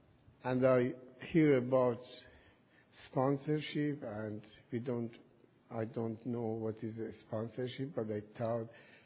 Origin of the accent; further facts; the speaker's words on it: Iran; English is a second language; I'm from Iran, and English is not my first language.